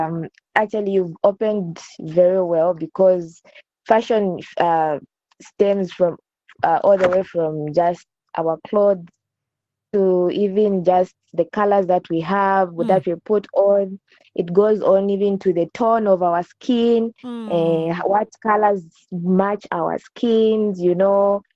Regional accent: Zambia; I'm from Zambia, by the way, and there's a culture where I come from. I'm a Tonga.

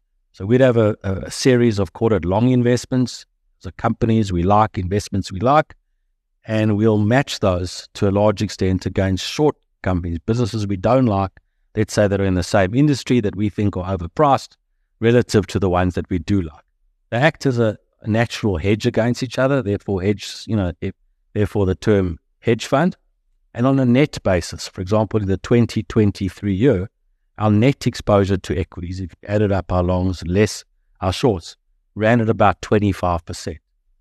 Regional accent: South Africa; the good thing I think about being a South African

